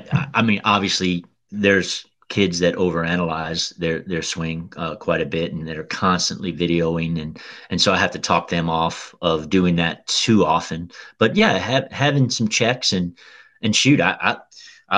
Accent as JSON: {"language": "English", "region": "Louisiana", "country": "United States", "tie": "born or raised there", "lives_now": "Kentucky", "said": "because of the way that I grew up in Louisiana, dead flat, didn't have to worry about that a lot."}